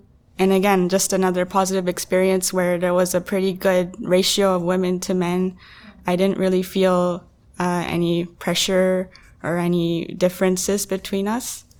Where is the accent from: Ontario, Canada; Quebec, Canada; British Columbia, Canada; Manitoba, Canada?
Ontario, Canada; Toronto; born or raised there